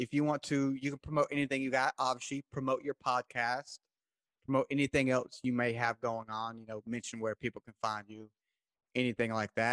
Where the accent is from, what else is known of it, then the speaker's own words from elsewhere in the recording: United States; Is it because I'm American?